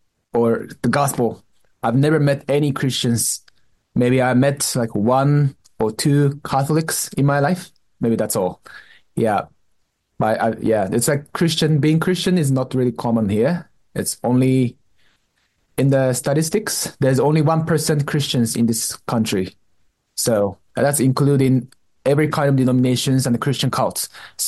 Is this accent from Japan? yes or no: yes; Japan; also born or lived in California, United States; I'm originally from Japan.